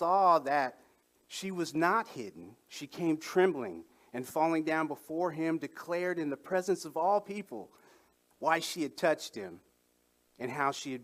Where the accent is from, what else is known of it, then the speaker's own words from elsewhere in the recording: Los Angeles, California, United States; moved away as an adult; also born or lived in Kansas City; I was born in Kansas City, Missouri, but I was raised most of my life in Southern California, Los Angeles area. And I came here in 2008.